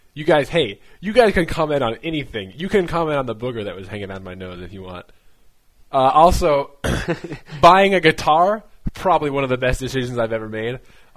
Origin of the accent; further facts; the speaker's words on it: Wenatchee, Washington, United States; Two of my friends went to the Valley College where I grew up in Wenatchee